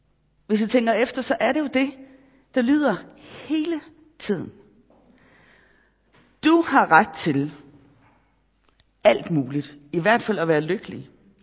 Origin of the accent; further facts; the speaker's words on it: Capital Region of Denmark, Denmark; Jeg er født og opvokset på Bornholm